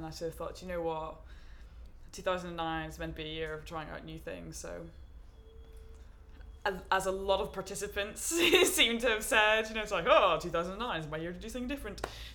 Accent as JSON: {"language": "English", "town": "Greyabbey", "region": "Northern Ireland", "country": "United Kingdom", "said": "I'm 29, and I'm from Gray Abbey in Northern Ireland."}